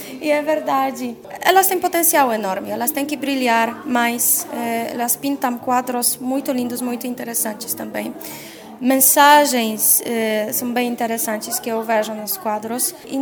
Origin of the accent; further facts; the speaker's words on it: Poland; Portuguese is a second language; now in Brazil; E já que eu sou polonesa e lido aqui